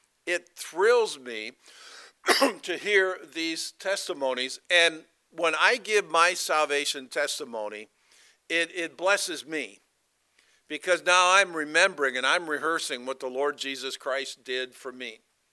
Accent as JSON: {"language": "English", "town": "South Bend", "region": "Indiana", "country": "United States", "tie": "born there", "said": "I was born in South Bend, Indiana. Anybody been to South Bend, Indiana?"}